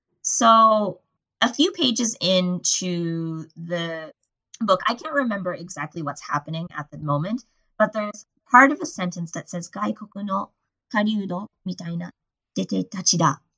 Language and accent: English; Canada; where I'm from Canada